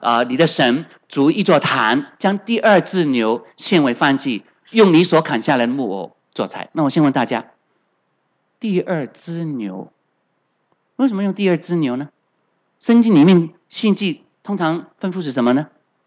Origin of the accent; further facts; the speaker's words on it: China; 跟我们中国人啊观念一样，就是说你一人啊做错事情就羞辱全家